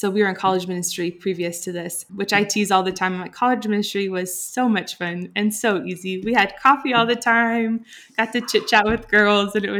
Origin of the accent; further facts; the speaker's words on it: Kansas, United States; I'm originally from Kansas.